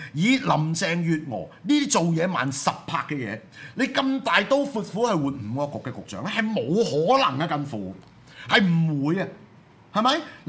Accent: Hong Kong; 我哋香港人 in return 有啲乜嘢嘅反應就係好撚重要啦

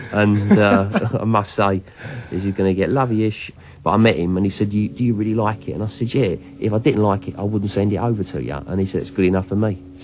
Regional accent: United Kingdom; I'm a Brit and I've got this heavy-duty mystic Brit that I've found.

